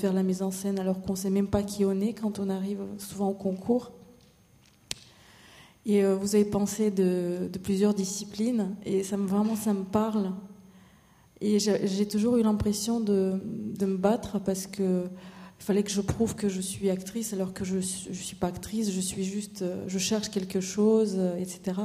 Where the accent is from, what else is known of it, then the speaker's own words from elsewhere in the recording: Moscow, Russia; je suis venue de Moscou, où j'ai suivi donc un enseignement très classique à l'Académie de théâtre national